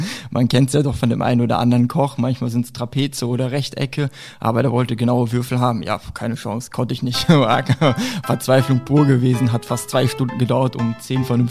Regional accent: North Rhine-Westphalia, Germany; born there; ich komme ja gebürtig aus Nordrhein-Westfalen, habe dort meine Ausbildung gemacht.

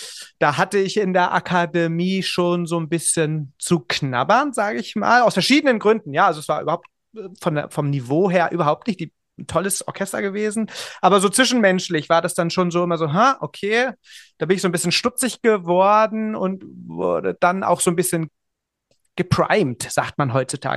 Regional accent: Germany; Ja, ich bin in Deutschland geboren und auch sozialisiert.

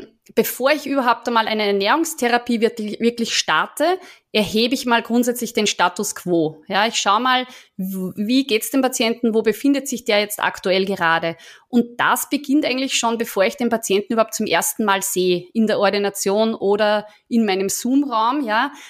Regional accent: Austria; ich bin Österreicherin, wie man hört. Also ich lebe jetzt seit 1997, seit ich da mein Studium der Ernährungswissenschaften begonnen habe in Wien.

